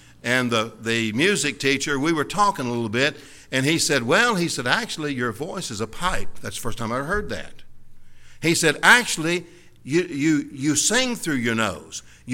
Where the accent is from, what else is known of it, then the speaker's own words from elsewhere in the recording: Kentucky, United States; And I grew up in Kentucky, and I grew up listening to the Grand Ole Opry